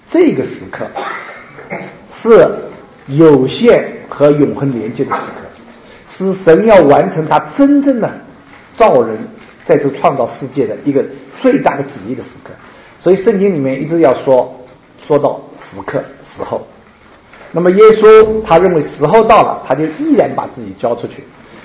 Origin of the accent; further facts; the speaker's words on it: China; 主啊，我们过去中国人不认识你，以致犯下了太多的罪孽